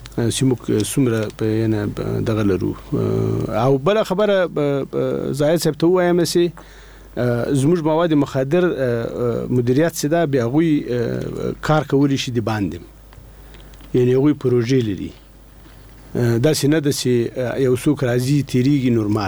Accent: Afghanistan; موږ د افغانستان خلک دی

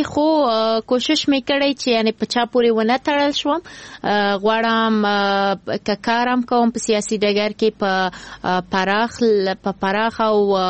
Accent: Afghanistan; زه بیا ورته وایم زه د افغانستان یم.

